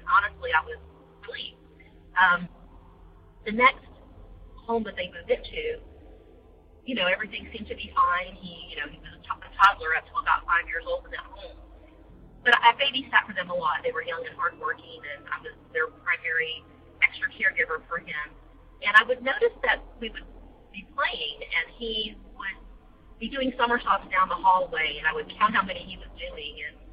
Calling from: Florida, United States; I'm calling you from Florida.

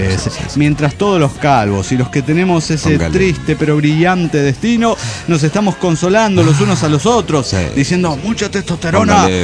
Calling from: Saltillo, Coahuila, Mexico; de Saltillo, Coahuila.

